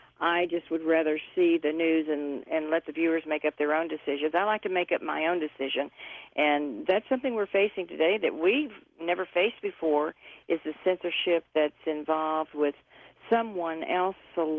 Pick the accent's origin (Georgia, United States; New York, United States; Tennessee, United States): Tennessee, United States; Knoxville; starting in my hometown of Knoxville and then moving on to Kansas City.